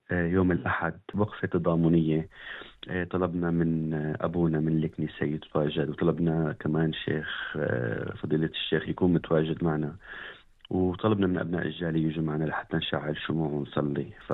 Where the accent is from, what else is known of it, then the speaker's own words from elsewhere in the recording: Syria; now in Australia; نحن حبنا لبلدنا سوريا.